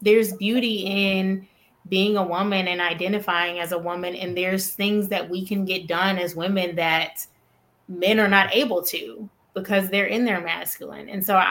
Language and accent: English; Alabama, United States; I know I'm from Alabama